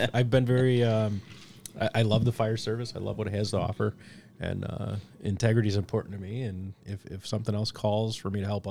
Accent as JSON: {"language": "English", "town": "Northlake", "country": "United States", "tie": "born or raised there", "said": "I did. I grew up in Northlake. Always knew I wanted to be a fireman."}